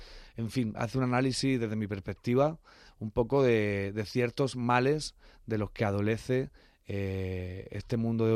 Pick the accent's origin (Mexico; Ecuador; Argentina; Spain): Spain; Ese canalleo que también llevamos muy implícito los que somos del sur de España